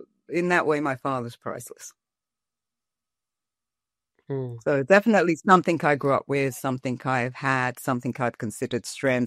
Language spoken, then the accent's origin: English; Brixton, London, United Kingdom; I come from South London, Brixton.